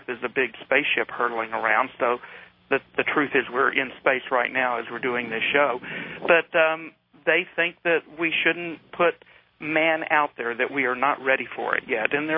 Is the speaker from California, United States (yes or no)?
no; Tulsa, Oklahoma, United States; I grew up in Tulsa doing duck and cover drills.